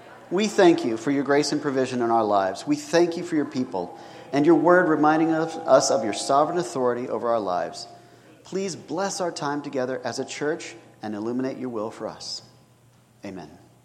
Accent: Texas, United States; Now, as a Texan, I grew up in cattle country, and I didn't see sheep very often

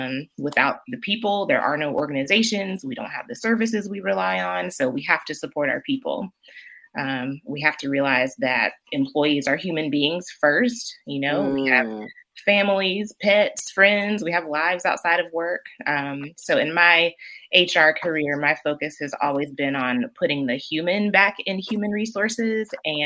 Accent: Asheville, North Carolina, United States; So as you said, I'm an Asheville native. I was raised in South Asheville and the Shiloh community mainly.

